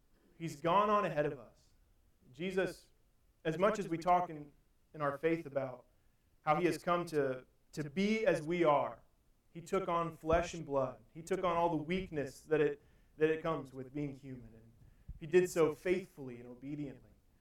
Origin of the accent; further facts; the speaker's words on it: Missouri, United States; now in Howard County, United States; where I grew up in Missouri, winters get a lot of snow.